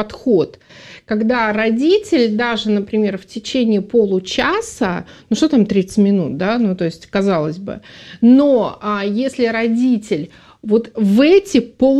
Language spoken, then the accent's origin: Russian; Saint Petersburg, Russia; когда я приезжала из Ленинграда, и вот я приезжала к родственникам, все сначала начинали охать, говорит, вот из Ленинграда, бледная, зеленая